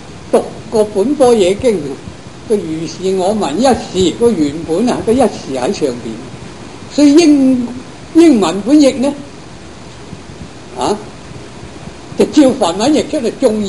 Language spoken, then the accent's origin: Cantonese; China; 仲信添啦我哋中国人。